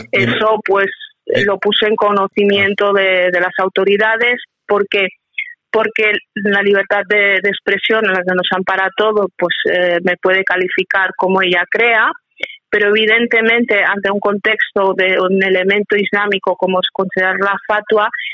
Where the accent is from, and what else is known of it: Spain